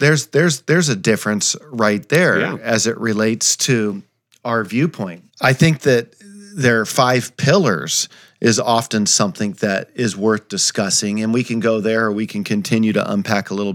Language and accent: English; California, United States; now in Conway, United States; being a Californian, you know, here I am, a native Californian, I'm in Conway, Arkansas.